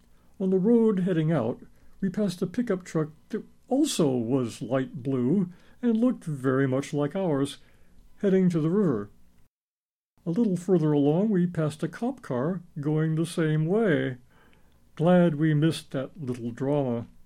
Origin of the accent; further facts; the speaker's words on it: Texas, United States; born there; I answered that I was born in Texas, booze, was 6 feet 2 inches tall, booze, and was a musician, booze.